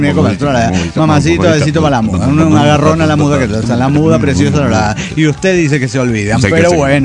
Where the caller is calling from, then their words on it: Tulancingo, Hidalgo, Mexico; Hola, amigos, soy el zapatista de Tulancingo Hidalgo.